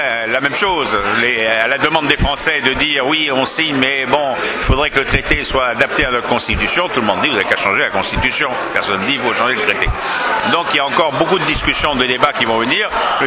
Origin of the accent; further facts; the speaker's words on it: Corsica, France; et puis en tant que Corse, je peux témoigner